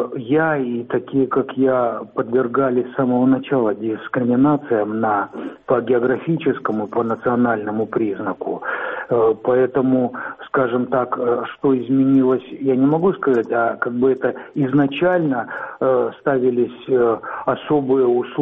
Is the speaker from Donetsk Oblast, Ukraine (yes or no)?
no; Simferopol, Crimea, Ukraine; Я уроженец города Симферополя, всегда проживал и работал в Крыму.